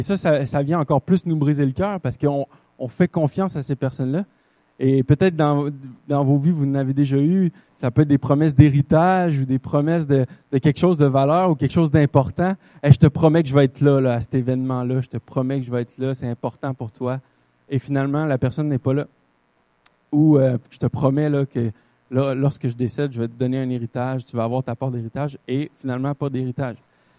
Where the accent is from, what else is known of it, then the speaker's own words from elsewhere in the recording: Quebec City, Quebec, Canada; now in Lévis, Canada; moi et Joanie, on vient de Québec. Donc, on habite à Lévis maintenant.